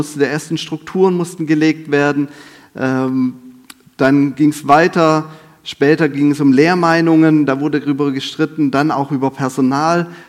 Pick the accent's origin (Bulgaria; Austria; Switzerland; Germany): Germany; Baden-Württemberg; Es gibt als Schwabe so ein Motto: nichts gesagt ist genug gelobt.